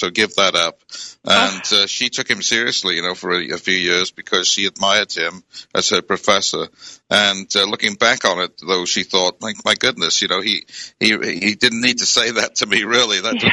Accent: Wales, United Kingdom; I grew up in Wales

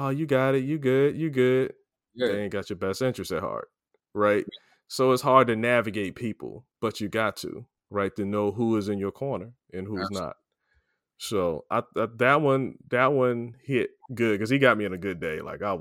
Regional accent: Maryland, United States; I was stationed in Alaska. I'm from Maryland, so, and this is in the 90s.

